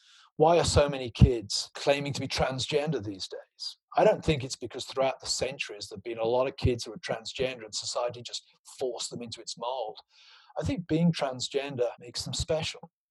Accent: South West England, United Kingdom; the bank in my hometown in Gloucestershire, it was built out of sandstone, but looked like the Parthenon in Athens.

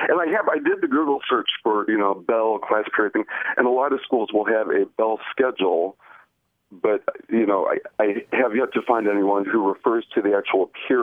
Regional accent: Cleveland, Ohio, United States; also born or lived in Oklahoma; I grew up in Northeast Ohio in the Cleveland area, but we moved around a lot when I was a kid.

